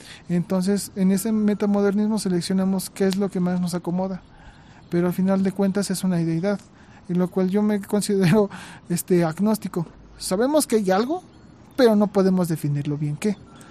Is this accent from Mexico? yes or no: yes; Mexico; somos la sociedad mexicana es una sociedad multicultural, originaria de madre y padre, patria, España, la península ibérica, y madre, la madre indígena. Entonces somos un taquito campechano de diversos sabores.